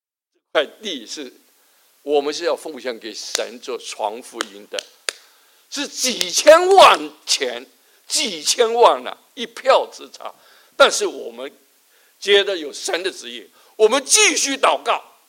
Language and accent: Chinese; Chaoyang, Guangdong, China; 我的信仰是从祖父来的，我是第五代基督徒，我是在山头朝阳那里出世、差不多两百年前呢基督教传到我家乡